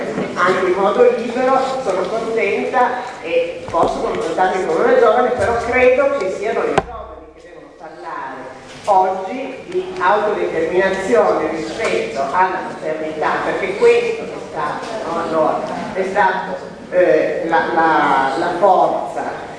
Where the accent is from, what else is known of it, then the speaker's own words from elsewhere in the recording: Turin, Piedmont, Italy; io vengo da Torino